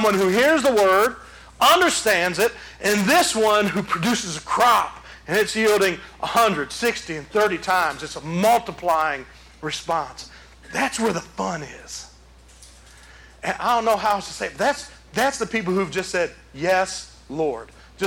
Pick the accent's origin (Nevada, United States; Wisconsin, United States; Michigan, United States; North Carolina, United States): Michigan, United States; Detroit; when I grew up in Detroit, Michigan, the Salvation Army was close enough for my mom and I to walk to, and we didn't have a car to drive.